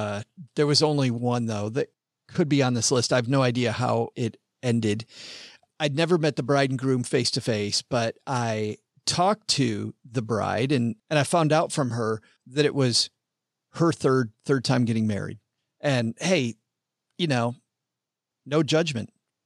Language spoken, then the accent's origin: English; Alabama, United States; And I said, well, I'm from Alabama. What do you want to hear?